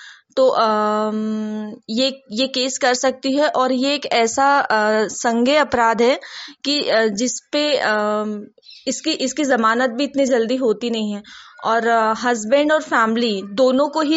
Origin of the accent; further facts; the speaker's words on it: Betul, Madhya Pradesh, India; और मैं बैतूल से हूँ।